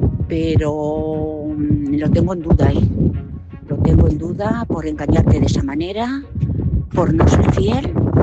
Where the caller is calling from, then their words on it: Madrid, Community of Madrid, Spain; de Madrid.